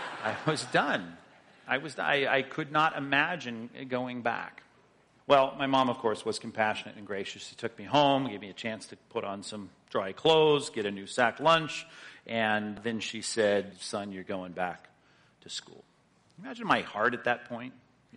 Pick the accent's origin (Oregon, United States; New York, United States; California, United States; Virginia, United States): California, United States; Long Beach; I had normally, of course, as most kids growing up in Long Beach, I'd walk to school, ride my bike to school